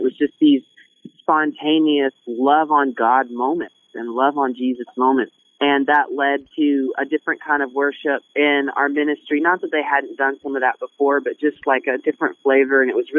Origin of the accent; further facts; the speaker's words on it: Arkansas, United States; So I'm originally from Arkansas, and I went to University of Central Arkansas there, where I met my now wife.